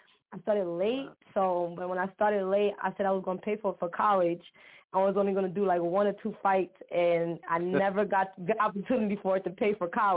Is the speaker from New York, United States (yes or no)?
yes; Bronx, New York, United States; now in New Rochelle, United States; I'm from the Bronx, but I reside in Westchester County, New Rochelle, New York.